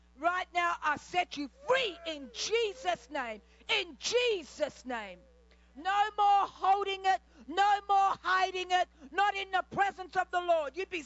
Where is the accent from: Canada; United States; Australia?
Australia; I'm trying to get it in from how I would say it as an Aussie here.